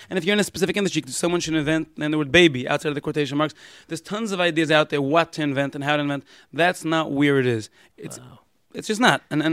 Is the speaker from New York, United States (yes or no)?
yes; Brooklyn, New York, United States; I'm from Brooklyn. Yeah. I speak fast.